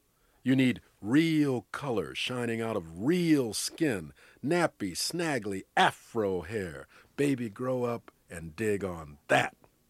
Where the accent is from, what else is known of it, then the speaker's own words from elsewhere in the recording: United States; I'm from the States, and I'm from a place that produced wonderful James Baldwin and Richard Wright and … jazz and all